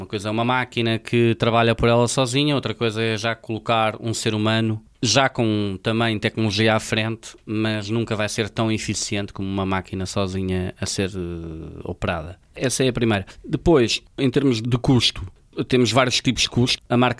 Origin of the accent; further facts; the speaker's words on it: Mirandela, Bragança, Portugal; Mirandela, por exemplo, de onde eu sou, é o concelho em Portugal com mais lagares a nível nacional.